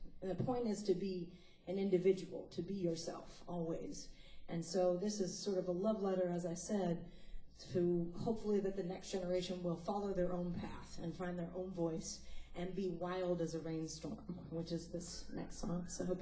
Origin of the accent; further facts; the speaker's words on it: Maryland, United States; I grew up in Howard County, so not too far. Yeah, Hoco, yeah! And I started my career in Philly and then followed my mom down to South Carolina, where I currently live.